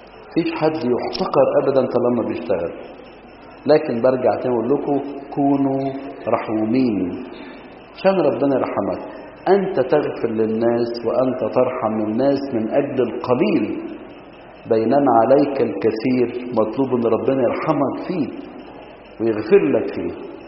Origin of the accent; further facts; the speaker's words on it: Egypt; افتكر ان الانجليز لما كانوا عندنا في مصر هم اللي عملوا حاجة اسمها الشفخانة